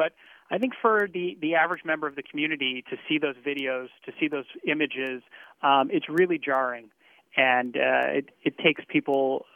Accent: West Bloomfield, Michigan, United States; Speaking personally, I grew up here. I'm from West Bloomfield. I went to day school here.

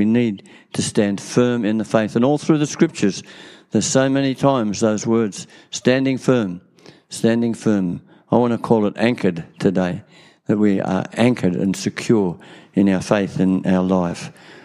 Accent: Lake Macquarie, New South Wales, Australia; I grew up on Lake Macquarie in New South Wales.

